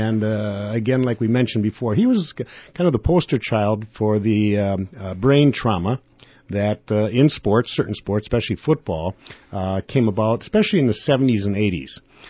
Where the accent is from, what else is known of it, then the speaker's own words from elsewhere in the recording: Medford, Wisconsin, United States; also born or lived in Milwaukee; I was born in 1954 in Milwaukee at St. Vincent's Home for Unwed Mothers. Then I was adopted by two wonderful people … up in Medford, Wisconsin, north central Wisconsin.